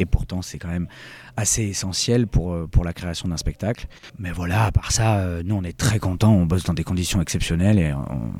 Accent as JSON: {"language": "French", "town": "Nice", "region": "Provence-Alpes-Côte d'Azur", "country": "France", "said": "je suis niçois, j'ai fait mes études de théâtre à Nice et j'en suis parti quelques années, mais je suis de retour"}